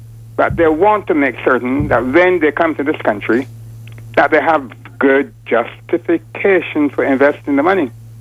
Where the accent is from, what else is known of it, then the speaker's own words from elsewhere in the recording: Canada; And that is what I think is very remarkable about a place like Canada. I am a Canadian too.